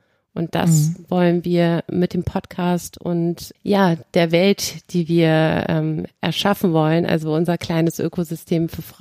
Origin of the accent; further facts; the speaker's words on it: Bosnia & Herzegovina; Ich bin gebürtige Bosniakin, also in meinem Herzen schlägt der Balkan.